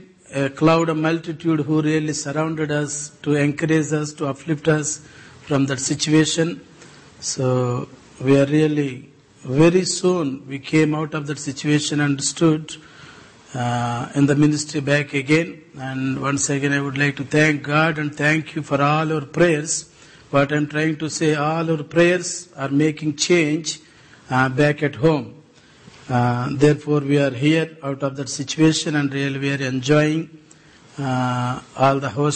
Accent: India; English is a second language; Because I come from India.

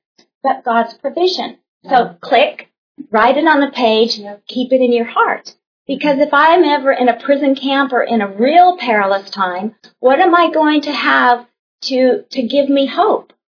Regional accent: Arizona, United States; Because I grew up in Arizona with, you know, not peaches and plums. That stuff wouldn't grow where I live, but oranges did.

